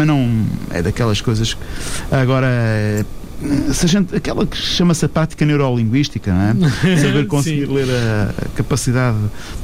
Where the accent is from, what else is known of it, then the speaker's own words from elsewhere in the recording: Portugal; somos portugueses.